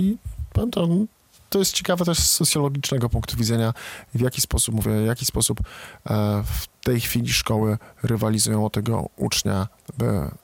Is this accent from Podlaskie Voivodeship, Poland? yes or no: yes; Białystok, Podlaskie Voivodeship, Poland; jako Białostoczanin